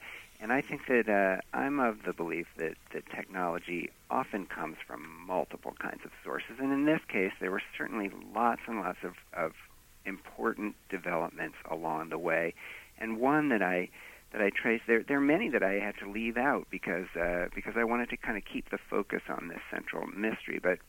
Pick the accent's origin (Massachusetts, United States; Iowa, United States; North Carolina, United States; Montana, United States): Massachusetts, United States; Boston; I knew exactly where it was because I grew up in Boston